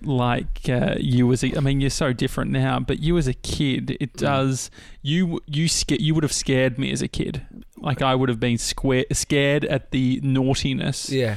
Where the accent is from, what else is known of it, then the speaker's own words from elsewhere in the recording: Dandenong, Victoria, Australia; At least I grew up near Dandenong, where shit was actually, like, you'd go to Dandy Station.